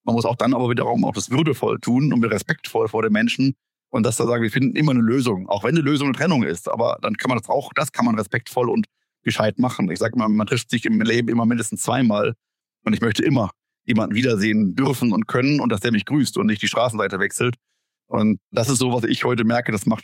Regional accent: North Rhine-Westphalia, Germany; Wo ich herkomme ursprünglich, aus Westfalen im Münsterland, da war ja oder ist noch ein bisschen die Möbelbranche sehr stark vertreten.

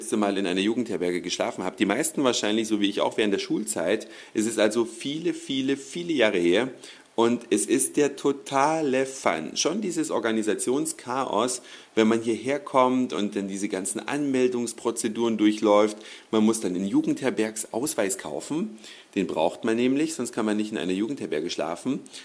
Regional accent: Saxony, Germany; Ich selbst bin ja Sachse. Auch wenn man es nicht immer so hört, ne?

